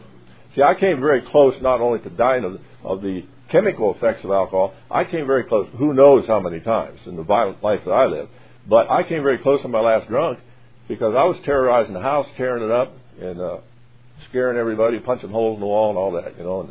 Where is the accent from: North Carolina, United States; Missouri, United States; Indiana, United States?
Missouri, United States; I come from the Missouri state. They call it the Show Me State, you know. That fits me real well. I didn't grow up there, but that fits me real well.